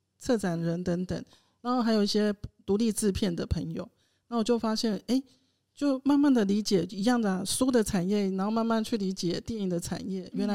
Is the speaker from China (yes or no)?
no; Taipei, Taiwan; now in Taitung, Taiwan; 所以当我从台北然后搬来台东、是真的有这个冲击